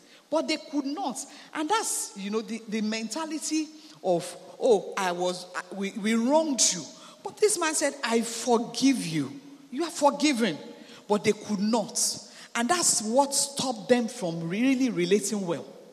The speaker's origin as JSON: {"language": "English", "town": "Ijebu", "region": "Ogun", "country": "Nigeria", "said": "because I'm from Ijebu."}